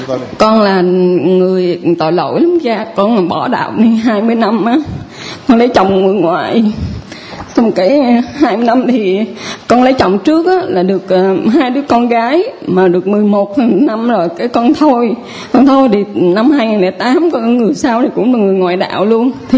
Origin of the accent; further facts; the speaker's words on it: La Nga, Dong Nai, Vietnam; Quê con ở La Ngà, Định Quán á.